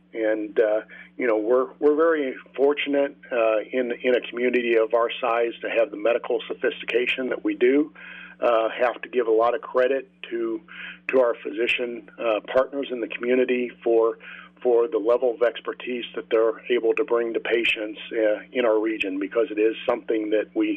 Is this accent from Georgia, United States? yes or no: no; Springfield, Illinois, United States; I was actually born here in Springfield Memorial Hospital. I was born in Springfield, raised in Springfield, actually went to undergraduate school in Springfield, and I've raised my family and have lived in Springfield my entire life.